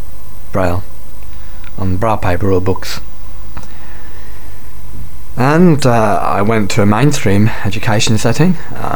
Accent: Wolverhampton, West Midlands, United Kingdom; born there; I was born in 1984 in Wolverhampton, which is near Birmingham, or Birmingham, as the Americans call it, in the UK. I was 3 months premature, and I have a twin sister

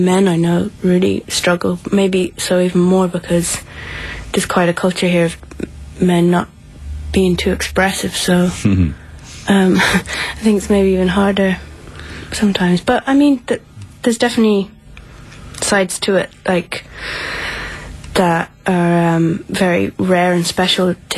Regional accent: Galway, Connacht, Ireland; now in Waterford, Ireland; No, I'm from Galway, but I live in Waterford, which is a very southern tip of Ireland.

